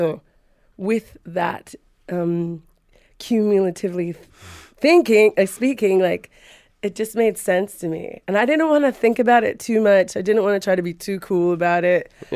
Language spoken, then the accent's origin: English; New Zealand; I finished growing up in New Zealand in Aotearoa